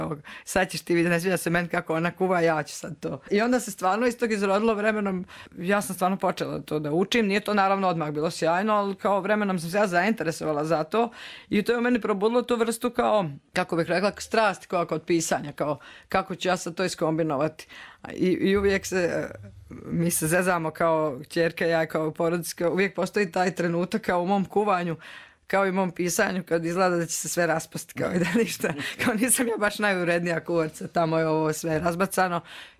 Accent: Dalmatia, Croatia; moved away; Ja jako brzo pričam i sada, kad sam došla iz Dalmacije

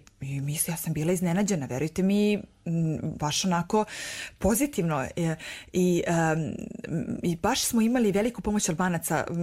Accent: Korita, Republika Srpska, Bosnia & Herzegovina; Moj tata inače je Hercegovac iz Korita, mi smo iz Korita.

